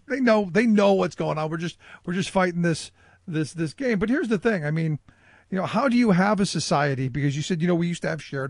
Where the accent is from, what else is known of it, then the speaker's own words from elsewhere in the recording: Cleveland, Ohio, United States; I mean, I went back to my hometown of Cleveland